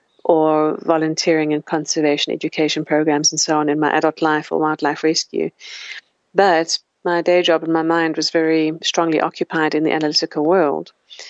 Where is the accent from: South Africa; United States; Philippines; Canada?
South Africa; I grew up in South Africa, my home country.